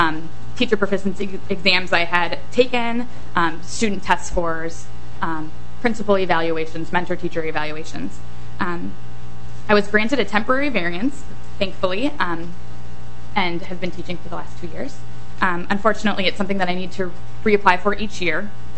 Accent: St. Paul, Minnesota, United States; I am originally from Minnesota. I grew up on the east side of St. Paul, attended St. Paul Public Schools, K through 12, went on to Gustavus Adolphus College in St. Peter, where I studied geography.

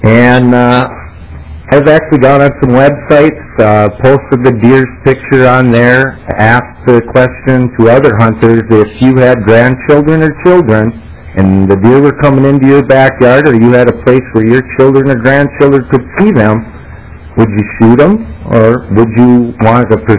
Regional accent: Wahkon, Minnesota, United States; I'm from Waukon, Minnesota, south end of Mille Lacs Lake.

